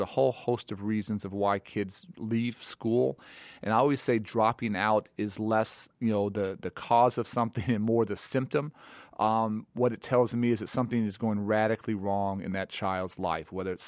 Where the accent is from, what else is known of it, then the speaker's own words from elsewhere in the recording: Chicago, Illinois, United States; whether it's, you know, Philly or, you know, my hometown of Chicago